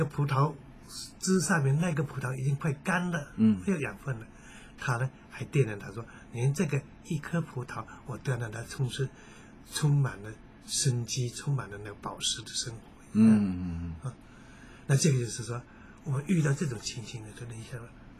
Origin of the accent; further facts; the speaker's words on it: China; 当然我们中国人一句说的为善不欲人知